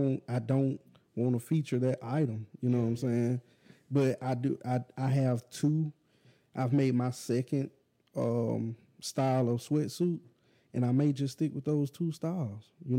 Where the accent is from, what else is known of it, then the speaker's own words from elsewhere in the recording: Mobile, Alabama, United States; I'm originally from Mobile. I grew up in Orange Grove, Project area. Some of it tore down, some of it still up.